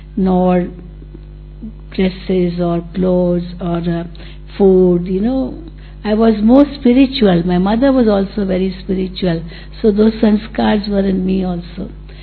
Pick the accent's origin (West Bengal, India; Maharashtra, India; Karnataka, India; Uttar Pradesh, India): Maharashtra, India; Mumbai; You know, I'm from Mumbai.